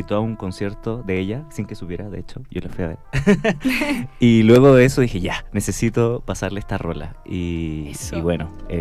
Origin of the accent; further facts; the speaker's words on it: Chile; now in Mexico; soy chileno viviendo en México hace 5 años, soy psicólogo y músico